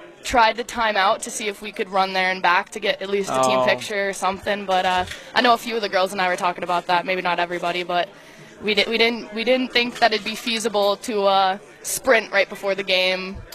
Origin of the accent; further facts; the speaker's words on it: New York, United States; born and raised in New York.